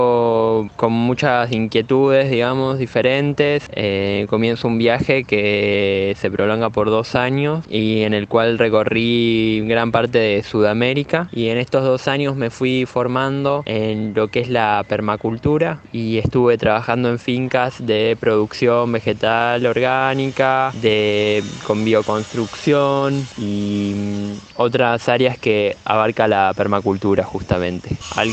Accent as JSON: {"language": "Spanish", "region": "Buenos Aires", "country": "Argentina", "tie": "born or raised there", "said": "soy de Buenos Aires, viví toda mi vida en Núñez y estoy estudiando producción vegetal orgánica"}